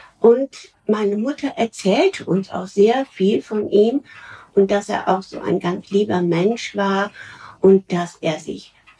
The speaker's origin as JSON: {"language": "German", "region": "Lower Saxony", "country": "Germany", "tie": "born there", "said": "Ich bin geboren im März 1944 in einem klitzekleinen Dorf in Ostfriesland. Ich glaube, wir hatten damals nur 300 Einwohner."}